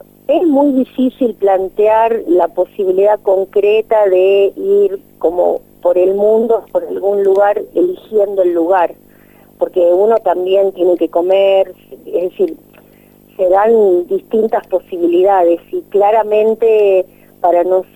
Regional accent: Buenos Aires, Argentina; Yo no vengo de una extracción campesina, yo vengo de plena capital de Buenos Aires, fui a la UBA a estudiar sociología

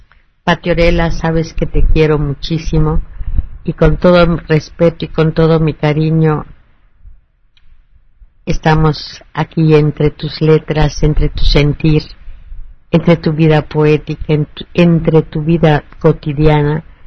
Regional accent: Cuenca, Azuay, Ecuador; born there; Nací en Santa Ana de los Cuatro Ríos de Cuenca de Ecuador.

